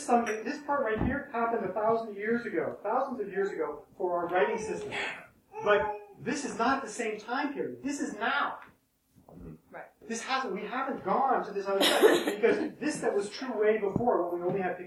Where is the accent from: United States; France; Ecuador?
Ecuador; When I was growing up in Ecuador, I'd go into the marketplace